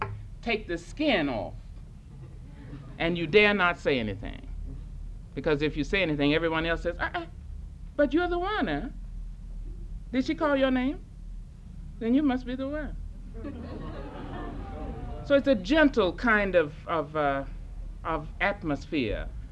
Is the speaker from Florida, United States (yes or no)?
no; Arkansas, United States; also born or lived in St. Louis / Africa; now in Berkeley, United States; I was born in St. Louis. I grew up in a little town in Arkansas about as large as this side of the room and San Francisco. But I've lived in Africa many years. And I just moved back to Berkeley.